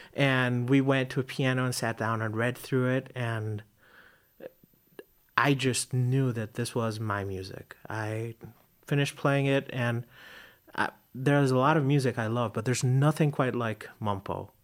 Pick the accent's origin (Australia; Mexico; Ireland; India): Mexico; And I came from Mexico to accompany him.